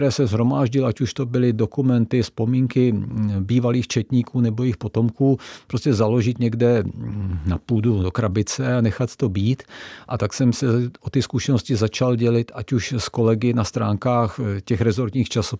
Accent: Kutná Hora, Central Bohemian Region, Czechia; že pocházím, jak jste zmínila, z Kutné Hory, historické město

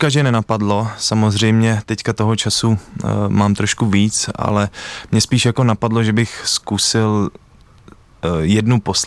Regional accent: Strakonice, South Bohemian Region, Czechia; Takže já jsem ze Strakonic, jsem strakonický dudák, no.

